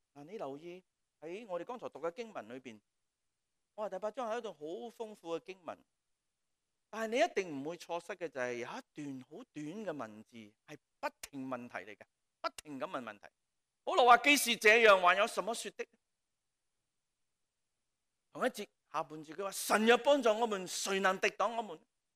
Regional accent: Hong Kong; 我们中国人、香港人说将自己泼出去。

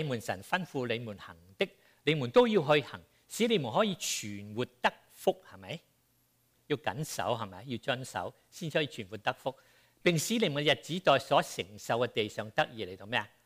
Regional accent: Hong Kong; moved away; 這個對我們香港人來說呢是有個都有個影響的。大家我沒有回香港長七年了

